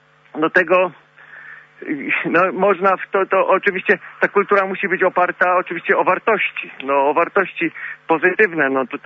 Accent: Lisków, Greater Poland Voivodeship, Poland; bo ja też z Liskowa pochodzę

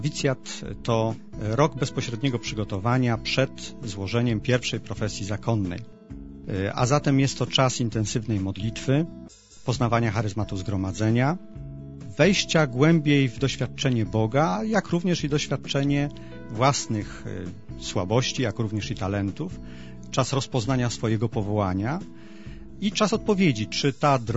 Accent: Wołów, Lower Silesian Voivodeship, Poland; Pochodzę spod Wrocławia, z pięknej miejscowości Wołów.

